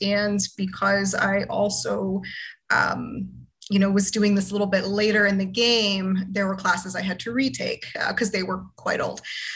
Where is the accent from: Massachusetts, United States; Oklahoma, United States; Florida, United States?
Florida, United States; I'm originally from Florida.